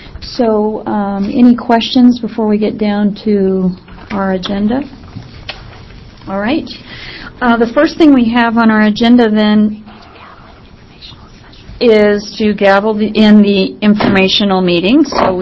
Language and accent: English; Eugene, Oregon, United States; Yes, and actually I'm from Eugene